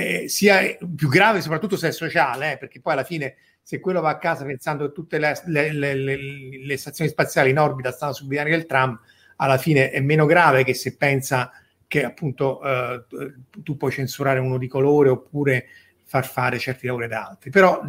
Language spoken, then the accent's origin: Italian; Rome, Lazio, Italy; io sono di Roma come Verusca